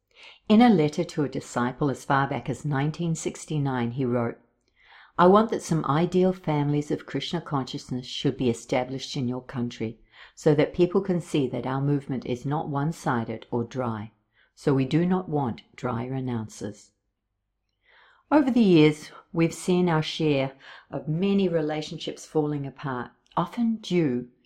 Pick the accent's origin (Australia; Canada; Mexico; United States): Australia; now in Auckland, New Zealand; I hail from Australia, thus the accent. And I serve at the Hare Krishna School that we have here in Auckland.